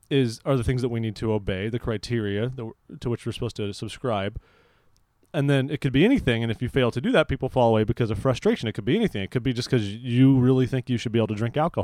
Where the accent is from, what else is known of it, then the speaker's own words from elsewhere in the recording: California, United States; I'm from California and we have not exactly been lacking our fair share of gay rights debates in recent years